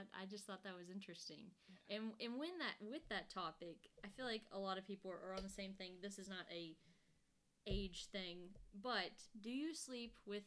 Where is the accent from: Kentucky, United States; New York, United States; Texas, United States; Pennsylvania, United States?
Kentucky, United States; Lexington; now in Louisville, United States; Like, I'm from Lexington, and I know they're, the people I've heard, they just got some rain